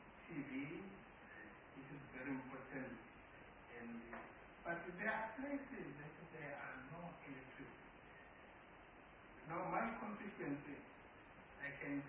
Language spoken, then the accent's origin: English; KwaZulu-Natal, South Africa; I'm a man from KwaZulu-Natal, from the royal family.